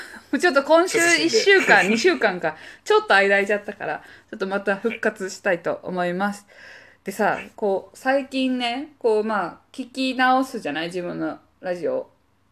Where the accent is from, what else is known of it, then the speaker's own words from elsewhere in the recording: Hiroshima, Japan; now in Kansai, Japan; 溶け込んでるな関西にって思ってた。広島出身だけど、私今すっごいナチュラルにこれ喋れてるな